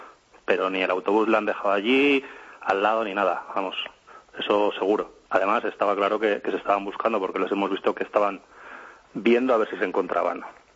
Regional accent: Vitoria-Gasteiz, Basque Country, Spain; os acabo de escuchar en la radio y soy de Vitoria

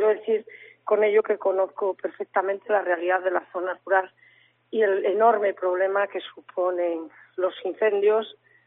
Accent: Asturias, Spain; tengo el despacho en Madrid, pero no soy madrileña, soy asturiana.

